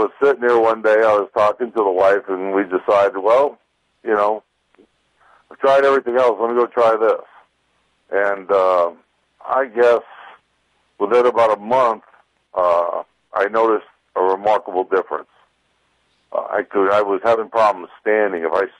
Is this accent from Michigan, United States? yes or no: no; New York City, New York, United States; Yeah, I was born and raised in New York City.